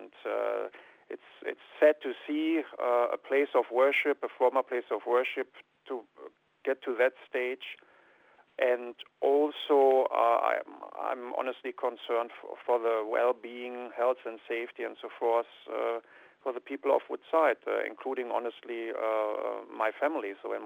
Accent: Germany; now in Aberdeen, United Kingdom; I'm in my sixth year now here in Aberdeen and in Woodside. I'm originally from Germany.

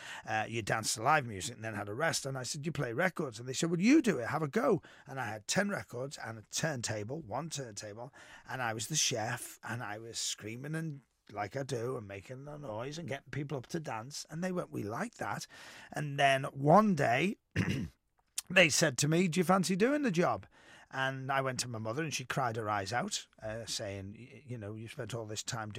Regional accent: Wrexham, Wales, United Kingdom; born there; So I have Welsh blood in me because I was born in Wrexham.

